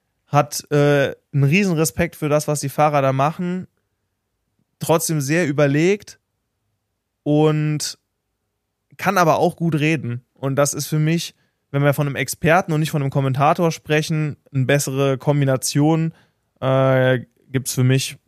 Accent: Germany; Ich finde, man macht als Deutscher, und irgendwie haben das vor allem auch wir Deutschen

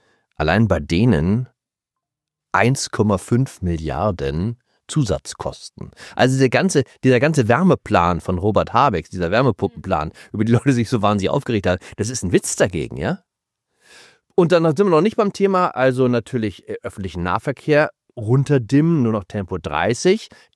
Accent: Hamburg, Germany; Ich habe meine Heimatstadt gar nicht wiedererkannt.

